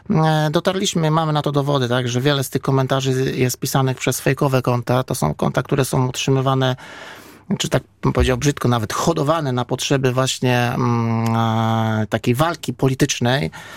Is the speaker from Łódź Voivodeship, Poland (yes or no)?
no; Poznań, Greater Poland Voivodeship, Poland; ja jako poznaniak nie zgodzę się z tą powszechnie panującą opinią, że komunikacja w Poznaniu jest najdroższa w Polsce.